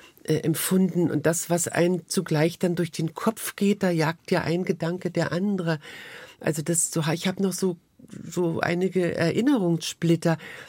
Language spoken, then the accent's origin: German; Berlin, Germany; Na, ich bin Berlinerin